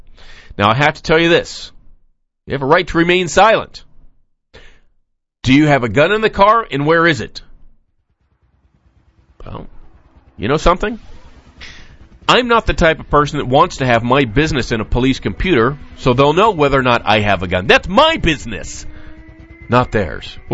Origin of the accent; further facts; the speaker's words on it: Nevada, United States; Something tells me my home state of Nevada, which has very similar laws, is going to offer reciprocity with Wisconsin.